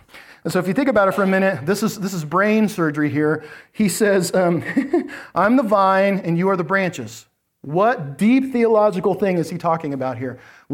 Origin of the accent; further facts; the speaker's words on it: United States; I'm not blessed because I'm American.